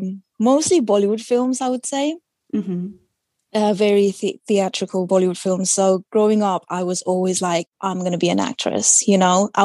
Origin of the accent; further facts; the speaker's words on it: Nepal; also born or lived in Hong Kong / Brunei / United Kingdom; So I was born in Nepal and then went to Hong Kong when I was like, what, 4 or 5, came back to Nepal, came to UK, went to Brunei and then went back to Nepal.